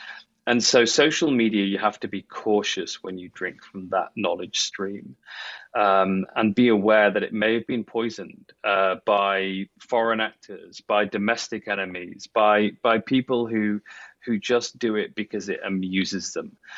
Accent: United Kingdom; my home country, the United Kingdom as well

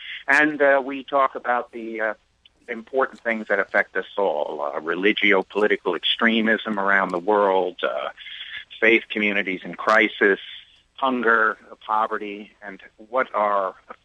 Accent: United States; as a Christian, as an American, as a human being

